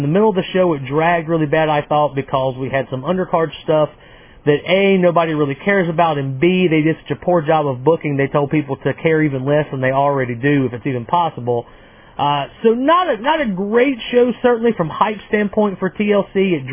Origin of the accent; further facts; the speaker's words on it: North Carolina, United States; This was recorded here in my home state. It was recorded on December the 13th in Raleigh, North Carolina.